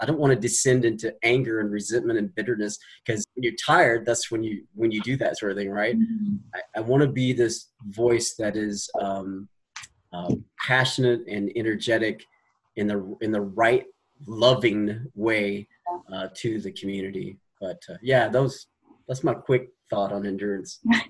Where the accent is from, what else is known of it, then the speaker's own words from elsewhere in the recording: Arkansas, United States; And I grew up in Arkansas, and I grew up attending an African American missionary Baptist church, yeah.